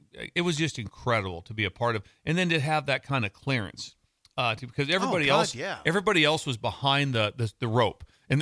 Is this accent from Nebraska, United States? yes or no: yes; Nebraska, United States; And we'd go to practice, and I had this special wristband because I was from Nebraska.